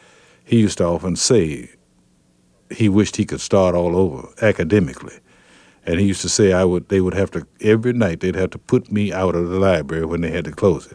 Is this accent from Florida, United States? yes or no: no; Henning, Tennessee, United States; I am a Methodist, and I'm from Henning, Tennessee